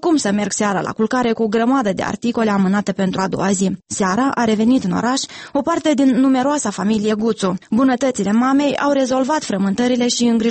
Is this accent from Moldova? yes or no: yes; Ispăreni, Moldova; Aflând că sunt din Ispăreni